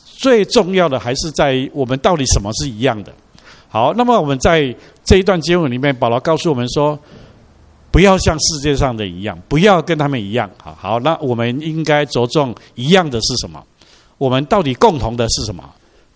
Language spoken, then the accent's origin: Chinese; Taiwan; 我是一个台湾人，是的，我是在台湾土生土长的，而且我的祖先是300年前就移民到台湾的，就是说就是所谓从闽南从厦门泉州这一带移到台湾的，真是道道地地的台湾人